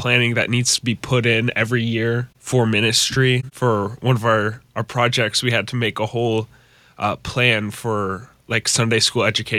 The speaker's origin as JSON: {"language": "English", "town": "Branson", "region": "Missouri", "country": "United States", "said": "I'm from Branson, Missouri."}